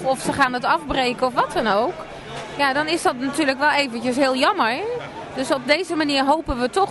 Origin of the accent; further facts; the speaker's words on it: Alphen aan de Rijn, South Holland, Netherlands; Wij komen uit Alphen aan de Rijn. Althans, ik kom uit Alphen aan de Rijn.